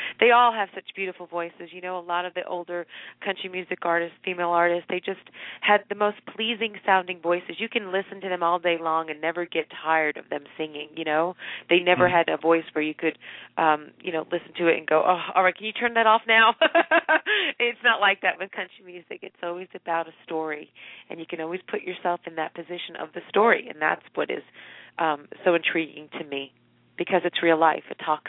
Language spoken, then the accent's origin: English; Florida, United States; also born or lived in Long Island, New York; I was born here in Long Island, New York, and when I was about 6 years old, my family packed up and moved down to South Florida. So I was down in South Florida till I was about 15 years old.